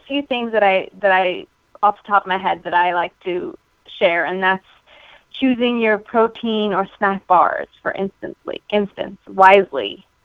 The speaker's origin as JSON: {"language": "English", "country": "South Africa", "tie": "born or raised there", "moved": "as an adult", "lives_now": "United States", "said": "I was born and raised in South Africa. I actually only became a U.S. resident a year ago, but I have been living here in the States for about 16 years now"}